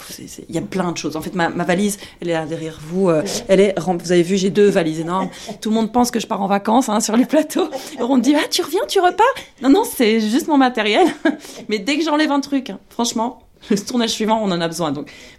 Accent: Brussels, Brussels-Capital Region, Belgium; je suis coordinatrice d'intimité pour le cinéma. En 2015, j'ai voulu ouvrir un sex shop féministe à Bruxelles, parce que je suis bruxelloise

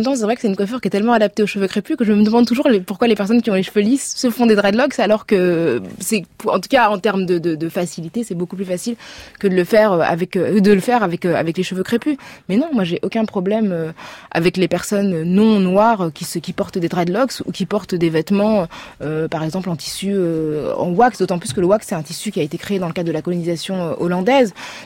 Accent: France; on parle de la France parce que je suis française

